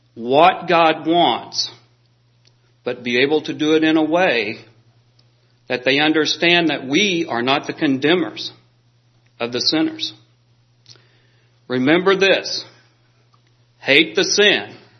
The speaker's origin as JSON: {"language": "English", "region": "the South", "country": "United States", "tie": "born or raised there", "said": "I grew up in the South, and I could care less about the color of a person's skin."}